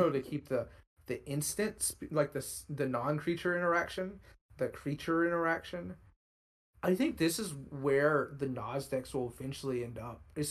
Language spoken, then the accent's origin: English; Alabama, United States; I'm from Alabama, so don't quote me.